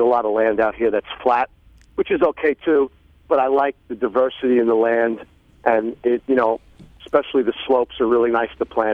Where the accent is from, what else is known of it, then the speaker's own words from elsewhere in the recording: Queens, New York, United States; I moved out from Queens. I'm a Queens boy.